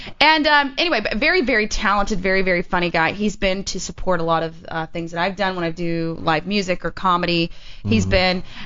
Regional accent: Houston, Texas, United States; We are both from Houston.

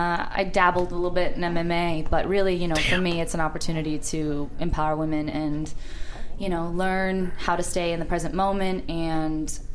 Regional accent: Santa Cruz, California, United States; And I was also raised in Santa Cruz, which is a surfer town, so mermaids were very common in my household

